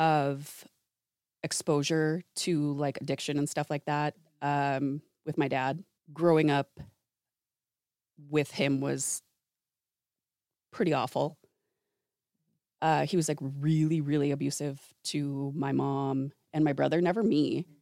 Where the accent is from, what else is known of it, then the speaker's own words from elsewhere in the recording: Minnesota, United States; I went to school, the University of North Dakota. I'm from Minnesota.